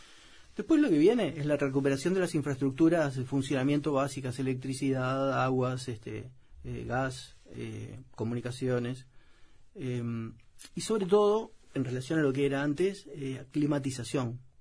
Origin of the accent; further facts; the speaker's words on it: Uruguay; ¿Qué somos los uruguayos?